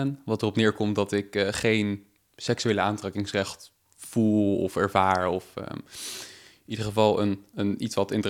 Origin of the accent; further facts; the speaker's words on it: Ede, Gelderland, Netherlands; now in Leiden, Netherlands; ik ben 21. Ik kom uit Ede, maar ik studeer nu in Leiden.